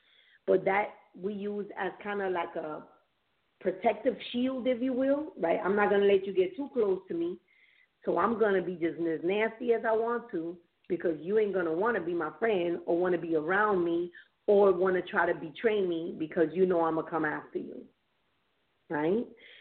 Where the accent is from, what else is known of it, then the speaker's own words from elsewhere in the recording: New York City, New York, United States; Like, so I'm from up north. I'm from Bronx, New York, raised there.